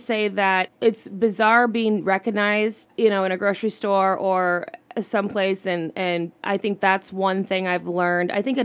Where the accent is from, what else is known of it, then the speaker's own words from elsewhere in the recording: Kohler, Wisconsin, United States; I don't think I could have done it without the way I was raised here in Kohler.